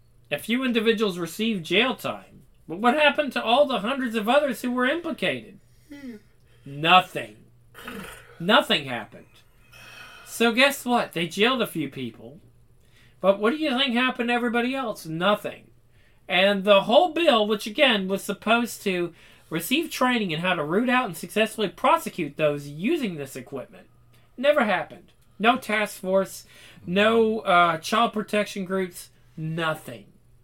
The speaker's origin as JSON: {"language": "English", "country": "United States", "said": "I've been in this country for 40 years, guys. 1985 is when I was born. Born an American, love this country"}